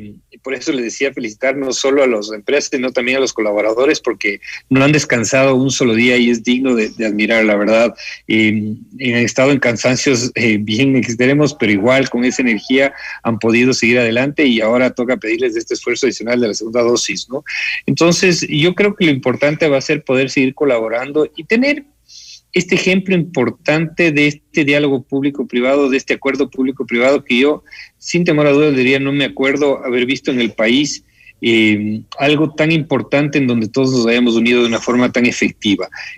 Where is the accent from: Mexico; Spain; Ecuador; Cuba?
Ecuador; no hay quien nos pare como ecuatorianos, ¿no?